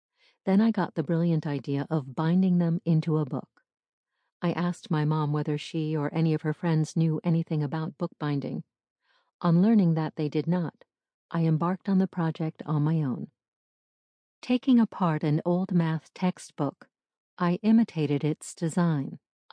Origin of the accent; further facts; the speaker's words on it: Arkhangelsk, Arkhangelsk Oblast, Russia; Jane asked me whether I knew that Portland, Maine, was a sister city with my hometown of Arkhangelsk.